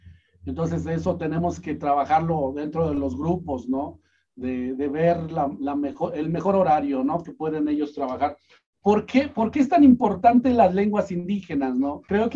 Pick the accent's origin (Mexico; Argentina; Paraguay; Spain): Mexico; Yo soy mexicano, sí, soy mexicano